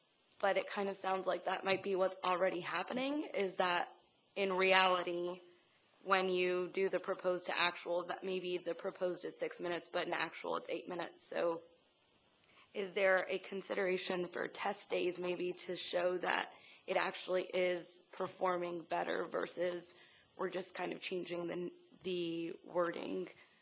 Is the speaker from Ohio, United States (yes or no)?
no; Virginia, United States; I'm a writer from Virginia.